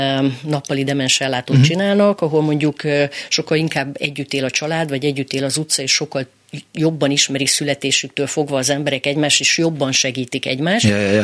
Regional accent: Miskolc, Borsod-Abaúj-Zemplén, Hungary; Akár tetszik, akár nem, én Miskolcról jöttem

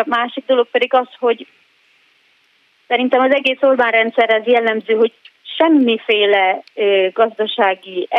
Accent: Hungary; én vidéki lány vagyok, ugye, és akkor nálunk is azért a gyerekkoromban érezhető volt

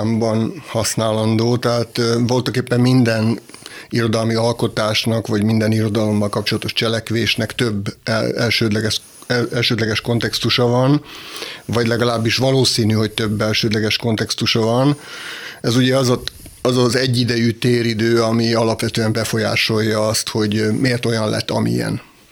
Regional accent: Endrőd, Békés, Hungary; Egy tanyavilágban nőttem föl egész pontosan, azután pedig egy békésmegyeri faluban, Endrődön

